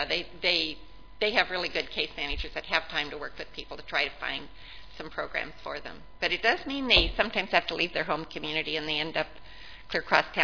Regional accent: Los Angeles, California, United States; We hardly saw any homeless when I grew up in the Los Angeles area.

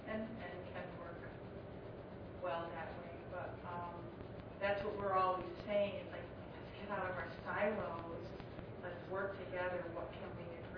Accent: New York, United States; because I'm from New York State, and we have really stiff preemption there

